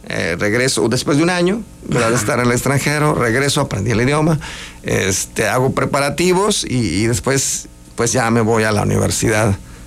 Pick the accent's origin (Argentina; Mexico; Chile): Mexico; Tuxtla Gutiérrez, Chiapas; born there; Somos cinco hermanos. Todos nacimos en Tuxtla Gutiérrez. Cuatro varones, una mujer.